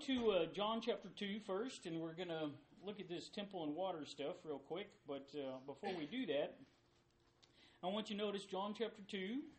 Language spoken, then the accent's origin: English; Alabama, United States; learning the Bible growing up in North Alabama